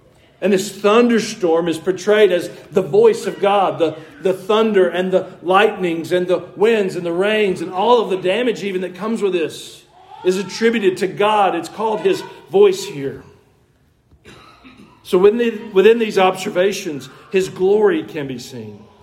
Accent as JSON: {"language": "English", "region": "Georgia", "country": "United States", "tie": "born or raised there", "lives_now": "Middle Tennessee, United States", "said": "I had to get used to that when I moved here. Growing up in Georgia, it was Lebanon."}